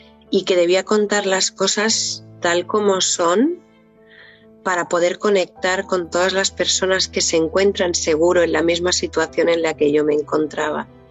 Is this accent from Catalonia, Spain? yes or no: yes; Catalonia, Spain; also born or lived in Barcelona; Yo nací en Barcelona, pero a los 13 años ya nos vinimos a vivir aquí y llevo aquí desde en Cataluña, sí, nací en Cataluña. Y vivía en Barcelona y luego nos vinimos a vivir aquí arriba del todo.